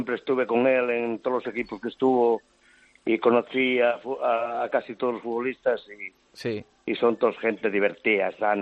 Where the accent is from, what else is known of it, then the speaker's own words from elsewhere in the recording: Asturias, Spain; Como decimos asturianos